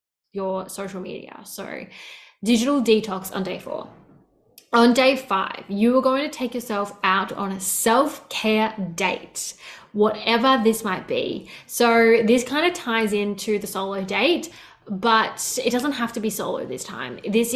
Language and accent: English; Melbourne, Victoria, Australia; growing up in Melbourne